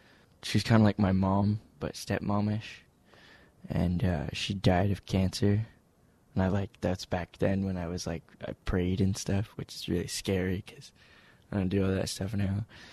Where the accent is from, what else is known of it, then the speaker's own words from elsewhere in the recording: Burlington, Vermont, United States; also born or lived in Milton; now in Winooski, United States; In Burlington, then Milton, now Winooski.